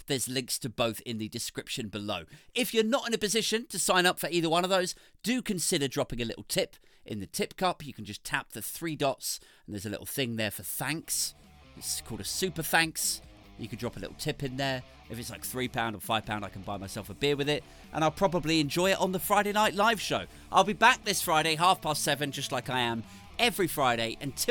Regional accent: England, United Kingdom; I think that is actually the thing that I am most proud of with England, with being English, you know?

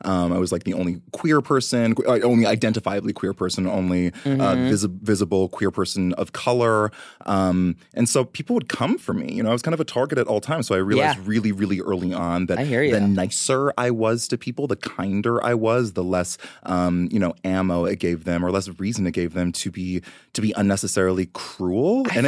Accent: Canada; now in New York, United States; naive person my whole life growing up in Canada. And then I moved to New York

